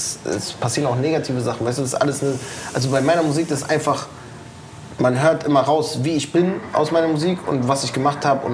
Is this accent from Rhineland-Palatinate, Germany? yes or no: no; Berlin, Germany; Ich bin in Mitte geboren und aufgewachsen. Berlin-Mitte geboren und aufgewachsen.